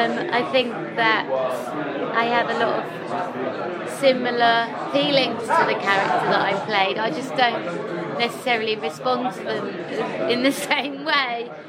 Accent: England, United Kingdom; accent: North of England; I don't have my own accent in it. I have an accent from the north of England.

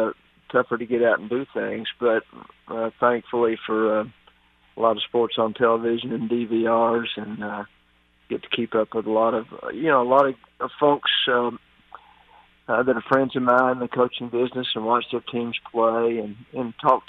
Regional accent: Knoxville, Tennessee, United States; First of all, I grew up in Knoxville. My dad was a sports writer.

